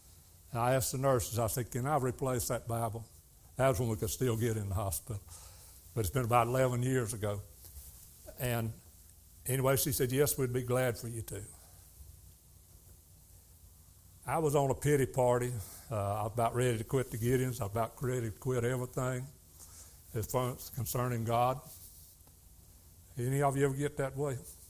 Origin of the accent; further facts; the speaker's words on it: North Carolina, United States; And I was raised in Philadelphia Baptist Church in Stanley County here.